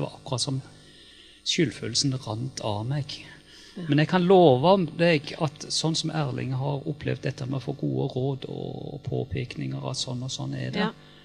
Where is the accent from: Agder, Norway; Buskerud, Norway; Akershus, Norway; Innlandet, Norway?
Agder, Norway; når jeg vokste opp på Sørlandet på 60- og 70-tallet